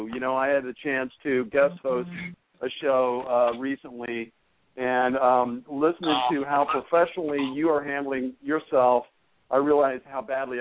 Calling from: San Jose, California, United States; I'm calling from San Jose, California.

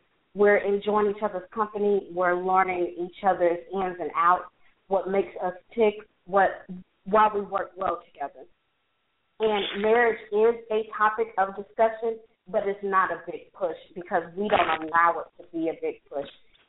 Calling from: Atlanta, Georgia, United States; I'm calling from Atlanta.

